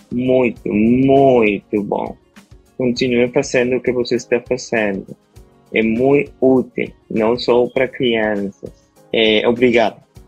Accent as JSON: {"language": "Portuguese", "country": "Venezuela", "second_language": "Portuguese", "moved": "yes", "lives_now": "Panama", "said": "eu moro na Panamá, eu sou venezuelano, mas moro na Panamá há muito tempo. Eu comecei a tomar aulas de português há uns meses, eu ainda não falo bem"}